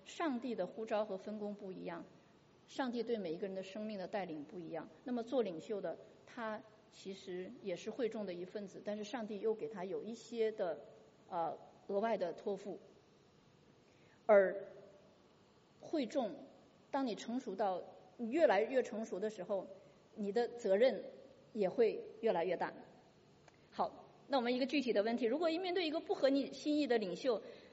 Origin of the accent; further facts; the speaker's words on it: China; 因为我是从中国来的，我真的习惯说话很快